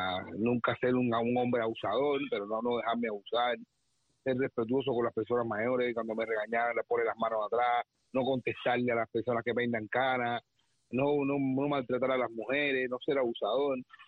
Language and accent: Spanish; Havana, Cuba; born there; yo nací en Santo Suárez, municipio de Octubre, en La Habana.